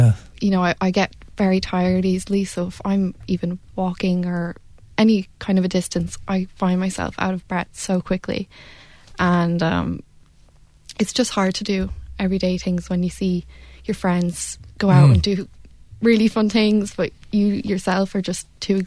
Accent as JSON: {"language": "English", "country": "United States", "tie": "born there", "said": "I was born in America, so they found out early, thankfully."}